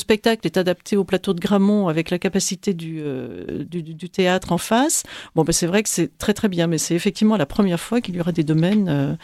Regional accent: Spain; accent: Spanish; French is a second language; moi aussi j'ai un accent espagnol assez épouvantable.

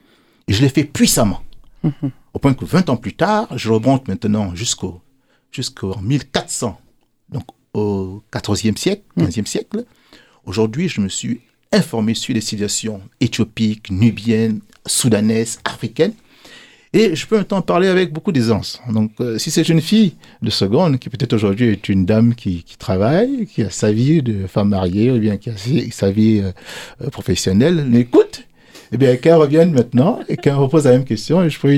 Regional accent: Gabon; Moi, je suis du Gabon.

